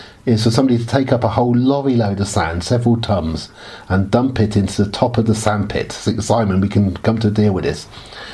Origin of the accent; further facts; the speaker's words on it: Oxford, South East England, United Kingdom; And I grew up in Oxford. When I was a child in the early 1970s